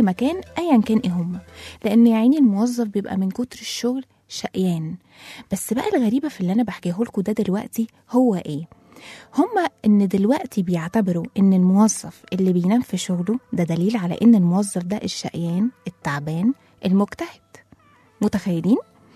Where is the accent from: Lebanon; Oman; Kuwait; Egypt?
Egypt; الموضوع بتاعها هيمشي معانا قوي احنا كمصريين